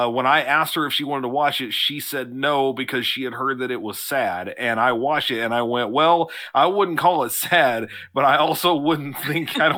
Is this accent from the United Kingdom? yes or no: yes; London, United Kingdom; I'm from London. Don't worry.